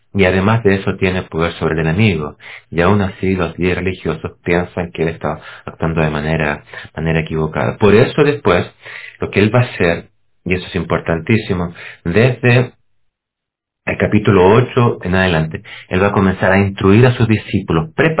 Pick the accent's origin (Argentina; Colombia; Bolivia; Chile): Chile; originalmente donde yo soy, de Chile, ahí uno se encuentra con un detalle, hay terremotos.